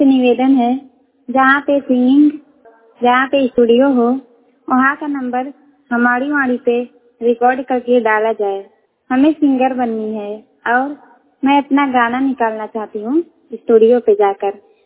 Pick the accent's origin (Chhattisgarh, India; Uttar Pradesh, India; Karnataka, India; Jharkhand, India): Uttar Pradesh, India; Gorakhpur; बात कर रही हूँ। मेरा जिला गोरखपुर और मैं बीए फर्स्ट ईयर की छात्रवास हूँ।